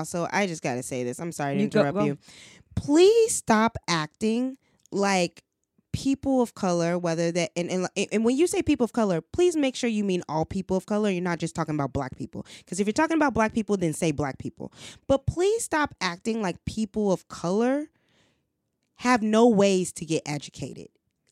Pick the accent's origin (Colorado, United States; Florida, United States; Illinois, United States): Illinois, United States; Chicago; also born or lived in Memphis, Tennessee; I have to constantly like let people know, as someone who's raised in Memphis, Tennessee, and Chicago